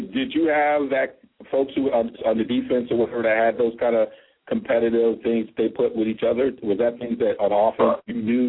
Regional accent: Michigan, United States; because a couple of us, we're from Michigan. So it's always good to have one of our own on the show.

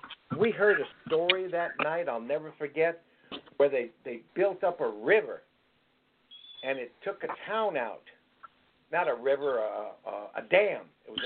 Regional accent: Brooklyn, New York, United States; born there; also born or lived in California; I was born in Brooklyn. You know what my backyard was? Cement and a tree.

